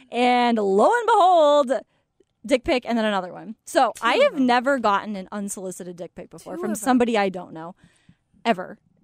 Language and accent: English; Killingworth, Connecticut, United States; is from my hometown, Killingworth, Connecticut.